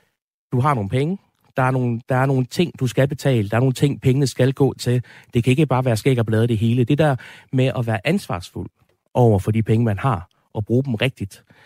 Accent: Esbjerg, Region of Southern Denmark, Denmark; also born or lived in Aalborg; Så jeg blev født i Aalborg, og så boede i Esbjerg efterfølgende.

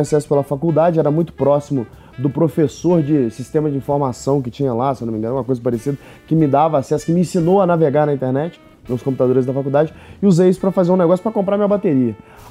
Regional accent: Carangola, Minas Gerais, Brazil; also born or lived in Rio de Janeiro; now in South Africa; sai de Carangola, entendeu? E aí, saí de Carangola, fui morar em outras cidades, morei aí. Aí depois fui pro Rio de Janeiro, onde eu comecei a fazer a faculdade.

